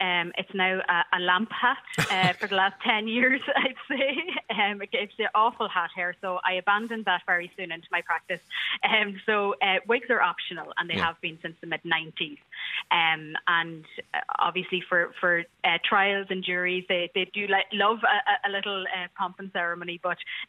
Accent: Ulster, Ireland; moved away as an adult; now in Dublin, Ireland; I'm from the Gaeltacht area, a place called Clonmealy. And so I did my secondary schooling there, and I've been in Dublin then since I went to university.

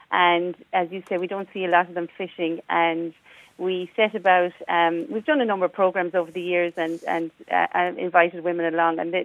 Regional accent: Kinvara, Connacht, Ireland; Okay, I'm from Kinvara. Everybody I know is from Kinvara.

